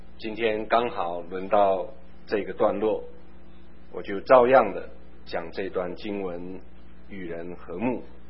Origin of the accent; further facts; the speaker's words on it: Taiwan; 我小时候在台湾生长